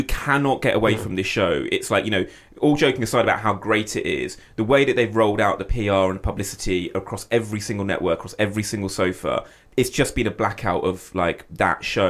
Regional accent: United Kingdom; And I'm not just saying that as a British producer

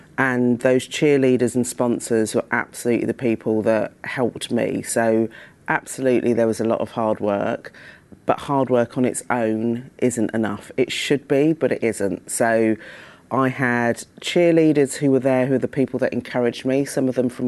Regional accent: Reading, South East England, United Kingdom; So look, Reading is known as mini Barbados because so many people from Barbados sort of descended to Reading in the early 60s. And I think I'm typical of most sort of second generation immigrants of West Indi

